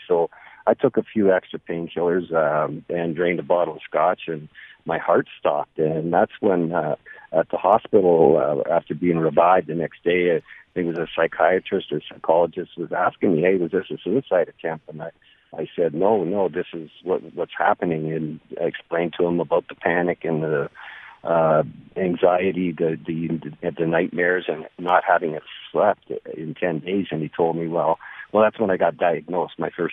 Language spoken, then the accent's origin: English; Canada; I'm Canadian, so American beers it's only like 4 or 5.